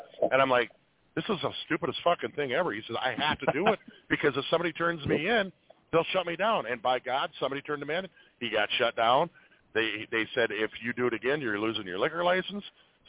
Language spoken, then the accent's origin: English; Minnesota, United States; In my home state of Minnesota, I know that there were people in my community